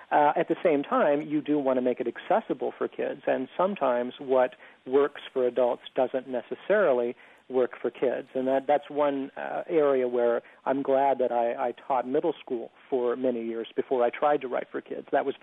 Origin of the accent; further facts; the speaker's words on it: San Antonio, Texas, United States; For years and years growing up in San Antonio, my teachers had told me to write about what I know, and I always hated that because I didn't really think I knew anything, and I didn't want to write about my hometown.